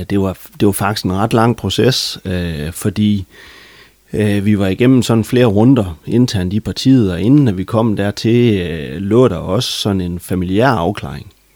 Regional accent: Sæby, North Denmark Region, Denmark; also born or lived in Nørresundby; født og opvokset i Sæby med en kort afstikker helt ud til Nørresundby. Men ellers så er det her, jeg har boet hele min tid.

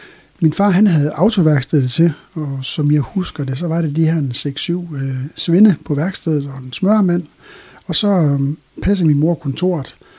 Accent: Løkken, North Denmark Region, Denmark; also born or lived in Brønderslev; jeg er født i, jeg er fra 1963 og er født i Løkken. Det vil sige, at jeg er født på Brønderslev sygehus faktisk, men har haft min opvækst i Løkken.

